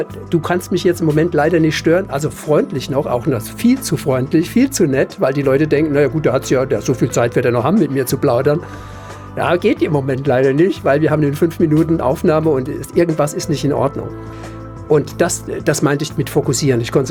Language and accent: German; Dreis, Rhineland-Palatinate, Germany; Ich bin in Dreis groß geworden.